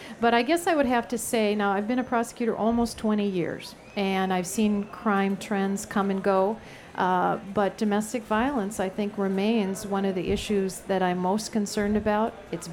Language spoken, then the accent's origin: English; St. Paul, Minnesota, United States; I say town because I'm from St. Paul, and it's just a big, small town.